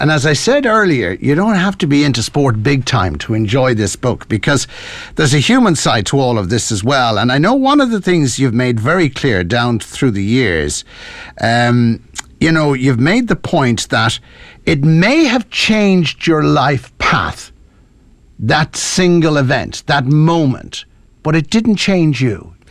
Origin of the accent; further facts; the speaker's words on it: Connacht, Ireland; But I can remember as a youngster, I'm from Mayo originally